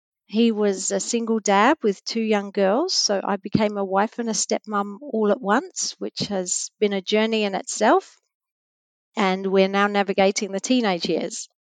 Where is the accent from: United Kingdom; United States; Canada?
United Kingdom; England; moved away as an adult; now in Auckland, New Zealand; I'm originally from a small village in the UK, hence my accent. And I've travelled the world mainly on mission trips.